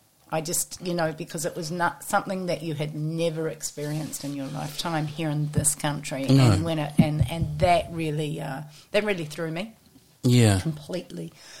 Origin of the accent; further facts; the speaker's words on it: Waikato, New Zealand; I grew up in the Waikato, and I grew up on a dairy farm between Matamata and Te Rau.